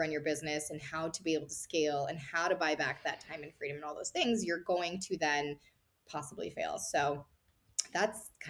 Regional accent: Las Vegas, Nevada, United States; I'm from Vegas, so of course I'm going to use that analogy

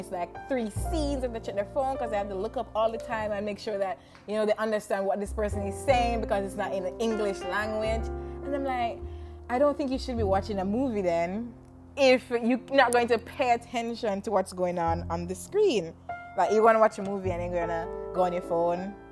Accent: Jamaica; I remember watching one in Jamaica. If I'm from Jamaica.

